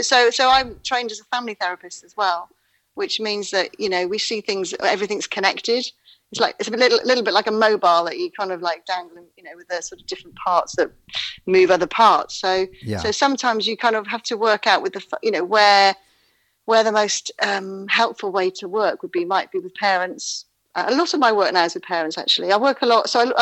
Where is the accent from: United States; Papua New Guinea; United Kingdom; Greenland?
United Kingdom; Wales; moved away as an adult; now in Exeter, United Kingdom; I'm from Wales, so we don't know anything that's going on in England.